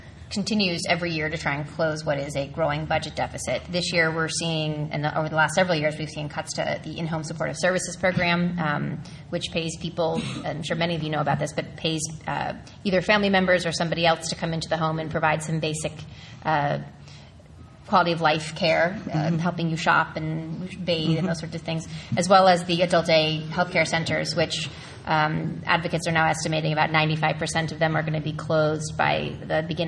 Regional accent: New Hampshire, United States; and I'm from New Hampshire, but pull yourself up by your bootstraps

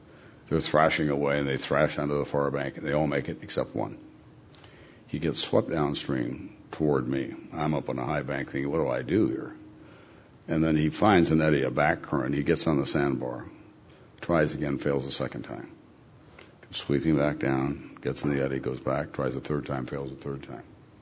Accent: South Dakota, United States; now in Montana, United States; We grew up in South Dakota, and then we became avid backpackers, first in California, although I'd done it as a child, and I introduced her to it in the Sierra, did it in Colorado, all over Montana and Wyoming.

